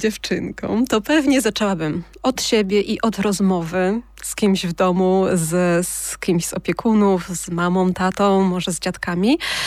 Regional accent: Kraków, Lesser Poland, Poland; Jestem z Krakowa

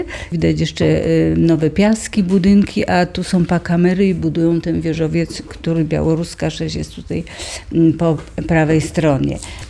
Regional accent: Dąbrowa Górnicza, Silesian Voivodeship, Poland; Urodziłam się w Dąbrowie Górniczej

